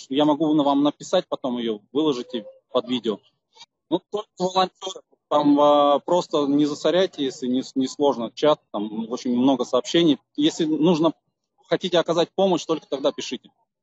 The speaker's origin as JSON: {"language": "Russian", "country": "Russia", "lives_now": "United States", "said": "Я из России, я сам из России"}